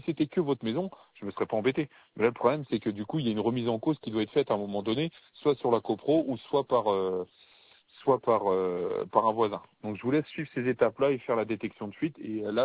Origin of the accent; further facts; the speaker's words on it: Guidel, Brittany, France; Comme je vous dis, je suis moi-même de Guidel.